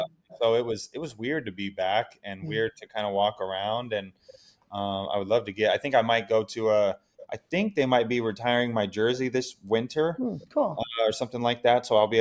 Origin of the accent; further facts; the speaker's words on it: Brownsburg, Indiana, United States; it was really, really thankful to grow up in the place that I grew up in Indiana, a sports crazed town in Brownsburg.